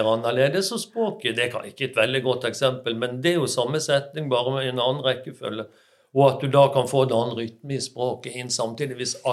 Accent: Bergen, Vestland, Norway; Det var morsomt, og som bergenser er det mulig.

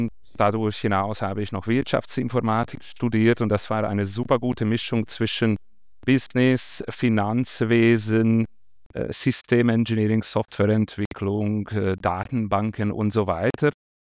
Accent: Hungary; moved away as an adult; now in Switzerland; Ich komme ursprünglich aus Ungarn, wo ich aufgewachsen bin und studiert habe. Und mittlerweile seit 15 Jahren wohne, lebe und arbeite ich in der Schweiz

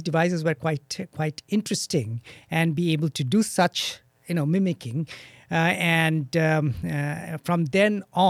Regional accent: India; growing up in India.

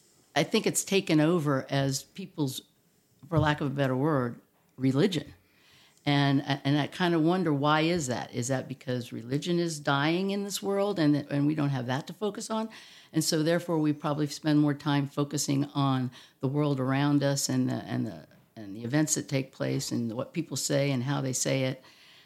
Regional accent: Virginia, United States; I grew up in Northern Virginia, mostly. I was an Army brat, so I moved around a lot and saw a lot of different places, a lot of different people.

